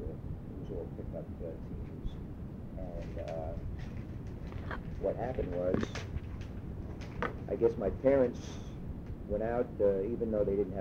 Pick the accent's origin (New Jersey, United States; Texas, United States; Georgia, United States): New Jersey, United States; West New York; Well, I spent about 5 years there. After 5 years, I left New York and we moved to West New York.